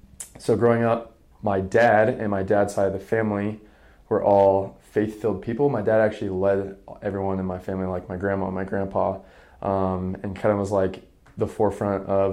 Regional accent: Ocala, Florida, United States; I was born in Ocala, Florida on a horse farm.

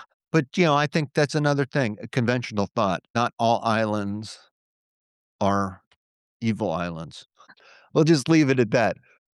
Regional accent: Florida, United States; also born or lived in Atlanta; now in Virginia, United States; I want to live, you know, I'm from Florida.

